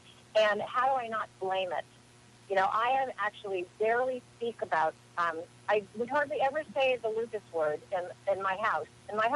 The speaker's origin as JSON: {"language": "English", "country": "Ireland", "said": "I am Irish."}